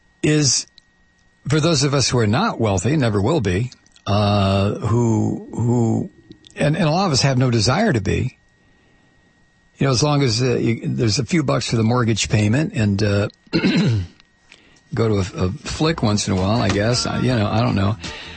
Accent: United States; You know, I'm an American.

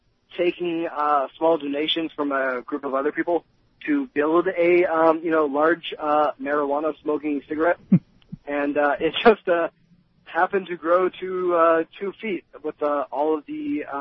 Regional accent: California, United States; I come from California, and I spent a lot of time in Humboldt

